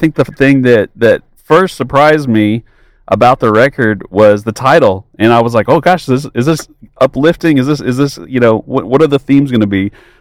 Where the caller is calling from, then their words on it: Dallas, Texas, United States; I'm calling you from Dallas.